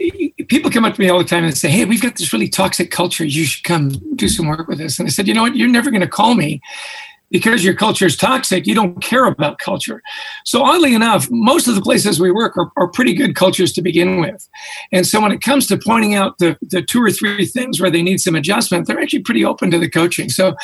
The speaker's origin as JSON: {"language": "English", "country": "Canada", "lives_now": "New Jersey, United States", "said": "or if I'm a Canadian, it was the process."}